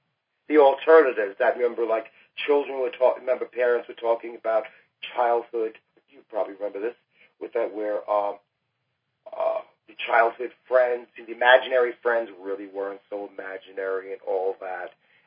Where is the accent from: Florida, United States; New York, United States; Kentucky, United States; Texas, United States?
New York, United States; We're talking about now, this is the early 1970s, growing up in New York.